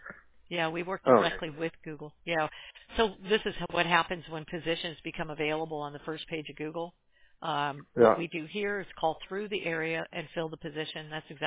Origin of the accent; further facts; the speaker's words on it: Quebec City, Quebec, Canada; Quebec City.